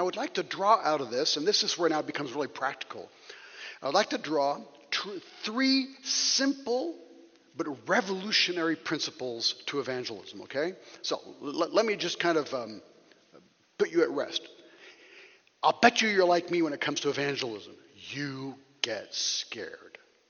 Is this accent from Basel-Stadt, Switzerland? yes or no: no; Geneva, Switzerland; I was raised in Geneva, Switzerland, the city of John Calvin, and never heard the gospel once in my life.